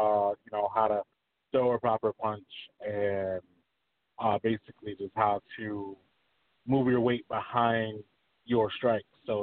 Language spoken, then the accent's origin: English; Detroit, Michigan, United States; just growing up in Detroit, you know, just there's such a rich boxing, you know, history